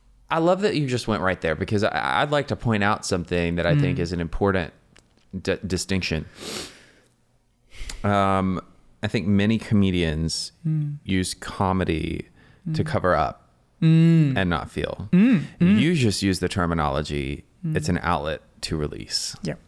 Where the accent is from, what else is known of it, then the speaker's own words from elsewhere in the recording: United States; You used a term that as an American, I've heard this growing up, but it's been years since I heard somebody refer to somebody as mad.